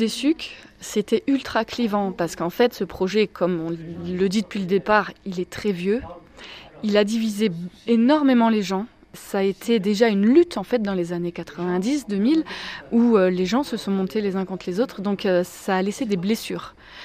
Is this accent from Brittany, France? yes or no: no; Auvergne-Rhône-Alpes, France; Nous venons de Haute-Loire principalement, un petit peu de la Loire aussi.